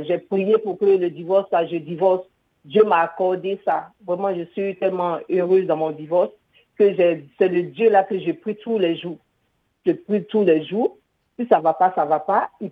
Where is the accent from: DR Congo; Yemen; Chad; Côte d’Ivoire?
Côte d’Ivoire; now in France; Je suis d'origine de Côte d'Ivoire